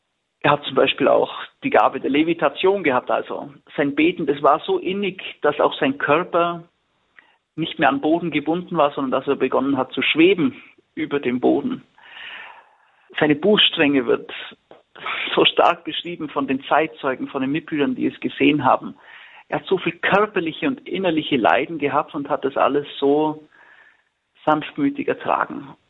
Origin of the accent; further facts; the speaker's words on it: Bavaria, Germany; born there; Also als gebürtiger Allgäuer habe ich mich immer schon für die geistigen Orte hier in unserem Allgäu, für die Heimat einfach interessiert.